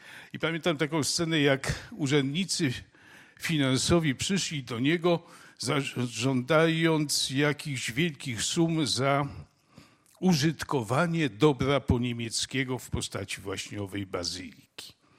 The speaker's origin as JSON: {"language": "Polish", "town": "Łowicz", "region": "Łódź Voivodeship", "country": "Poland", "tie": "born there", "said": "Urodziłem się w Łowiczu."}